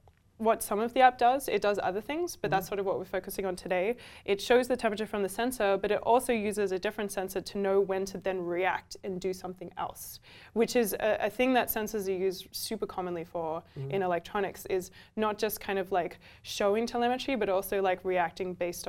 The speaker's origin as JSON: {"language": "English", "town": "Melbourne", "region": "Victoria", "country": "Australia", "tie": "born or raised there", "said": "So I grew up in Australia, in Melbourne, and we use Celsius."}